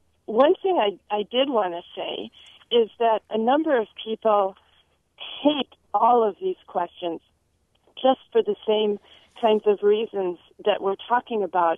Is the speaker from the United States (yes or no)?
yes; Midwest, United States; also born or lived in Chicago / Minneapolis; I'm from the Midwest too, actually. I grew up in around Chicago and Minneapolis. So I spent 10 years there feeling, and I feel like, you know, those are my Midwest roots.